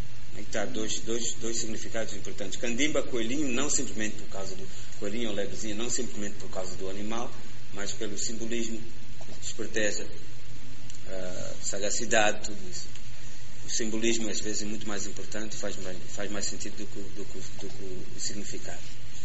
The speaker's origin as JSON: {"language": "Portuguese", "country": "Angola", "tie": "born or raised there", "also_born_or_lived": "Portugal", "said": "eu nasci em Portugal, não é tão fácil assim mudar. Eu nasci quando meu pai estava a finalizar os estudos universitários, e com um ano a família voltou para Angola."}